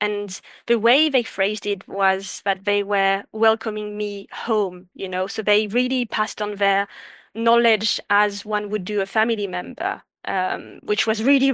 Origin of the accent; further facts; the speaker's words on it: French Alps, France; moved away as an adult; now in United Kingdom; because I was born and raised in the French Alps and I moved to the UK in my 20s.